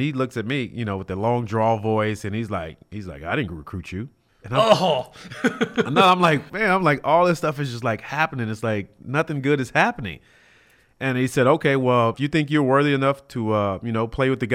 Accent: Los Angeles, California, United States; Like I said, I grew up in South Central LA, right down the street from USC.

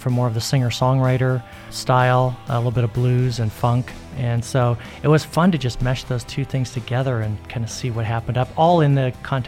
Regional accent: Canada; now in Las Vegas, United States; Andrew being Australian and me being Canadian, but Vegas is our home. I've lived in Vegas for almost 20 years now

